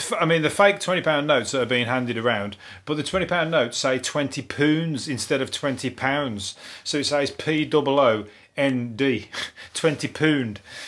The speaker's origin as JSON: {"language": "English", "region": "Midlands", "country": "United Kingdom", "said": "West Bromwich, believe me, I'm from the Midlands."}